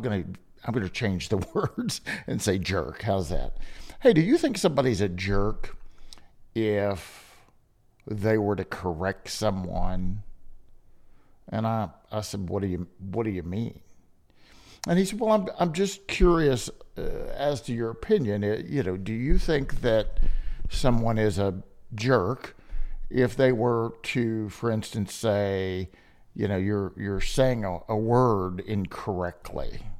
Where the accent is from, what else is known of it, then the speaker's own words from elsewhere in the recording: Kentucky, United States; You know, I'm from Kentucky and we talk a little funny anyway, right?